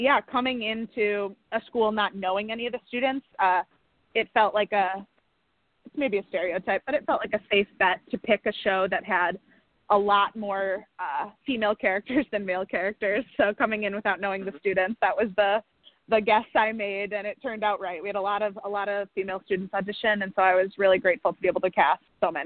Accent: Milwaukee, Wisconsin, United States; now in Chicago, United States; But I'm a Midwestern gal. I'm from the Milwaukee area, so Chicago was always in the future for me, calling me home.

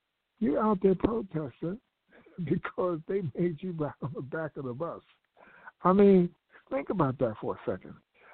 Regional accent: Philadelphia, Pennsylvania, United States; I'm from Philadelphia, and we had our own hospitals and medical facilities here in Philadelphia, training facilities.

